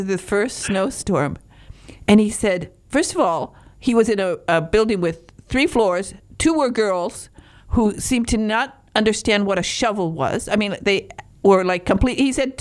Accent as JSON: {"language": "English", "region": "Florida", "country": "United States", "said": "we live in Florida. We're from Florida, and the first year that he moved there, he called me."}